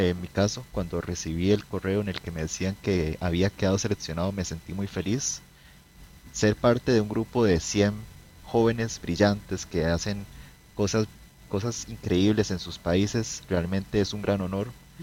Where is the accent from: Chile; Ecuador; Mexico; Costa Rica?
Costa Rica; Y bueno, soy de Costa Rica